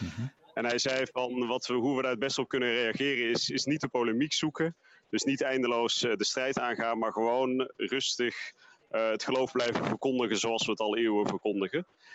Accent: Netherlands; zeker als wij als Nederlanders onze eigen achtergrond kennen

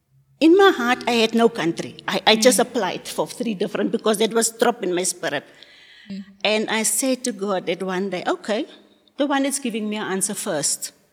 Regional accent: South Africa; Oh, where are you from? I'm from South Africa.

